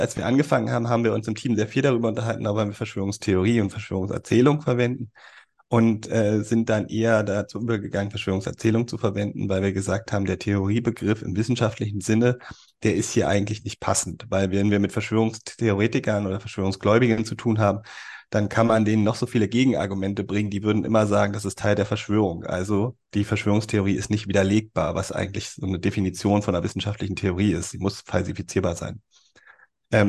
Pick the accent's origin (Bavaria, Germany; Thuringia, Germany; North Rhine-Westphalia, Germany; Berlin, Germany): Berlin, Germany; dass ich gerne in meine Heimat zurück möchte, nach Berlin